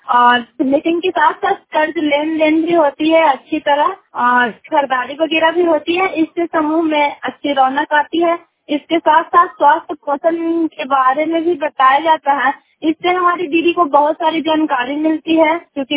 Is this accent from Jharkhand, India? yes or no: no; Gomahar, Bihar, India; और मैं गोमहर ग्राम की रहने वाली हूँ